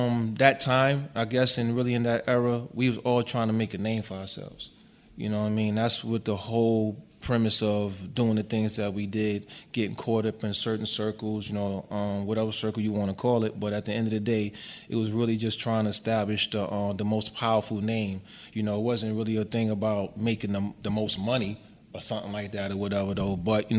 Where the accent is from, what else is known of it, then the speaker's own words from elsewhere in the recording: United States; I'm American, though, but my family's, the descent goes all the way back from Africa to Haiti okay. to South Carolina.